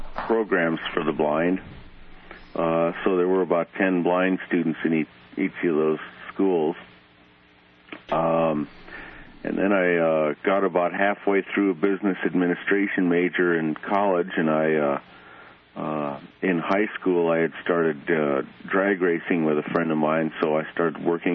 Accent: California, United States; also born or lived in Illinois; No, I was born in Illinois, grew up in California, and came here came to Central City in 77, and then moved down here in 79.

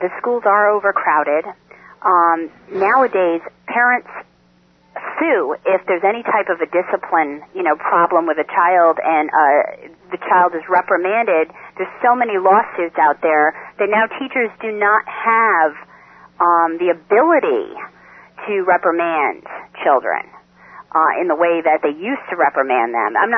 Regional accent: New York, United States; Basically, I'm a mother from New York

